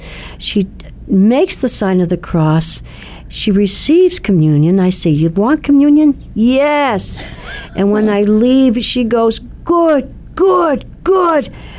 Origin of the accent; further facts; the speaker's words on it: Hartford, Connecticut, United States; Growing up in Hartford, we had chicken. Neighbors had chicken coops